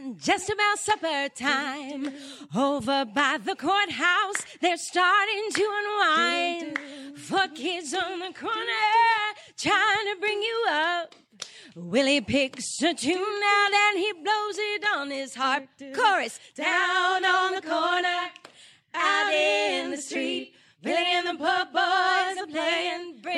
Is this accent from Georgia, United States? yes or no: yes; Georgia, United States; I'm from Georgia. I can handle the heat.